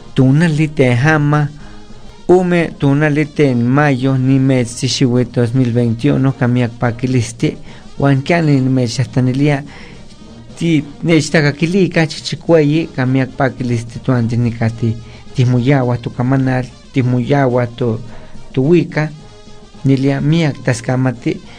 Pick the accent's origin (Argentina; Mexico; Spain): Mexico; first language Nahuatl; Spanish is a second language